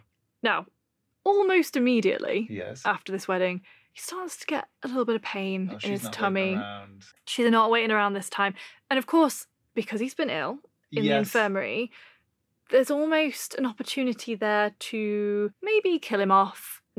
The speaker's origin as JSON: {"language": "English", "region": "England", "country": "United Kingdom", "tie": "born or raised there", "said": "I grew up in the Staffordshire, Cheshire area"}